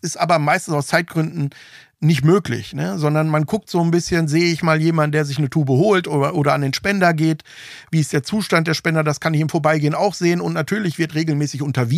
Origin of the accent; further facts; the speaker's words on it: Detmold, North Rhine-Westphalia, Germany; Ich komme ja, wie gesagt, aus Ostwestfalen-Detmold, da die Ecke in der Nachbarstadt.